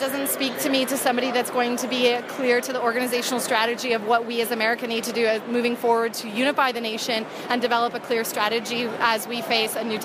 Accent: Oregon, United States; also born or lived in South Korea; No, actually, I'm from Oregon, but I most recently moved back from South Korea.

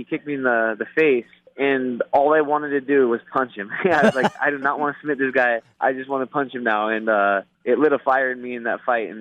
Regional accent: Oregon, United States; it was great to fight in my home state in Oregon

